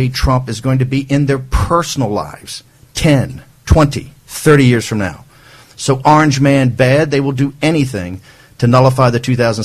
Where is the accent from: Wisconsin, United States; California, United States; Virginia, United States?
Virginia, United States; Richmond; in my hometown of Richmond, Virginia, in the Virginia 7th